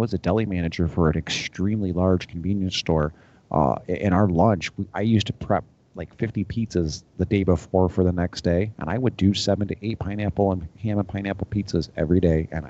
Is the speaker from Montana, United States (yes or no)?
no; New York, United States; Well, but Rick, you have to understand, I still haven't had real pizza, and I'm from New York.